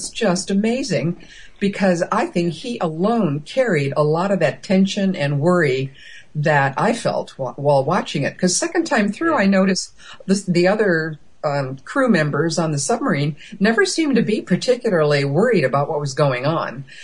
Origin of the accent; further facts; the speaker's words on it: United States; Hey, I'm American. We pronounce it Clara here.